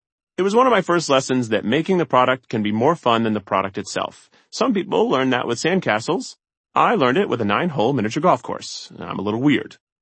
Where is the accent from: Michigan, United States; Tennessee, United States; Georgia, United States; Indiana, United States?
Tennessee, United States; growing up in Tennessee, I was really blessed to have people be very supportive of me